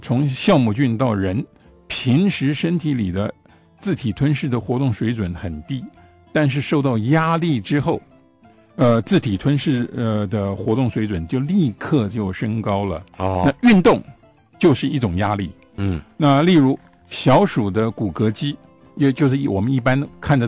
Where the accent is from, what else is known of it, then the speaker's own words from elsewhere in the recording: Taiwan; 我们台湾人到中国大陆去旅游的人，也是越来越多嘛。